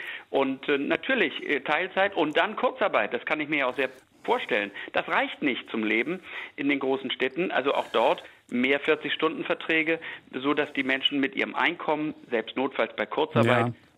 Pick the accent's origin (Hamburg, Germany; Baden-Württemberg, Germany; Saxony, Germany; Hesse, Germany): Hamburg, Germany; die setzen einen ja jetzt im Ausblick für mich als Hamburger, nächste Woche Sommerferien, setzen einen diese Schlangen ja schon unter Druck.